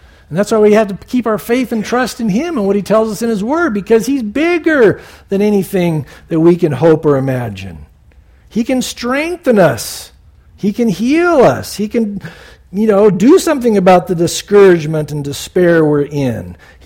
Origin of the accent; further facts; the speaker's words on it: San Diego, California, United States; You know, growing up in San Diego, you'd read that after you got saved.